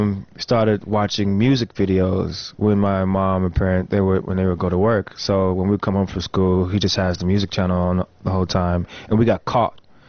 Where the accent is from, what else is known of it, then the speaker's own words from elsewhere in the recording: North Carolina, United States; also born or lived in Texas / Alaska / Tulsa; now in Los Angeles, United States; My dad was in the military, so I was born in Texas. We traveled from Alaska to Tulsa to North Carolina. That's where I was pretty much bred, in North Carolina, raised there.